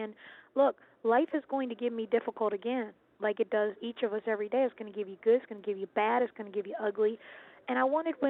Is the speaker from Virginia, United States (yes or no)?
yes; Virginia, United States; also born or lived in Munich, Germany; I was born actually in Munich, Germany, dad a military officer, and I was raised kind of all over, as most military kids are, but settled in Virginia.